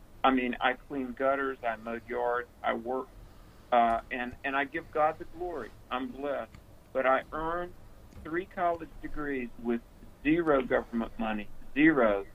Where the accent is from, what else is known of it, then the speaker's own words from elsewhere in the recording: the South, United States; growing up in the South, we were so poor.